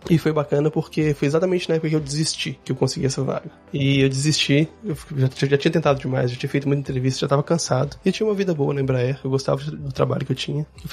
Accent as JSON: {"language": "Portuguese", "town": "Belo Horizonte", "region": "Minas Gerais", "country": "Brazil", "tie": "born or raised there", "said": "BH, como todo mundo conhece, mineiro. Então, falo rápido, falo embolado, tenho paciência. Eu nasci em BH, vivi em BH a minha vida quase toda."}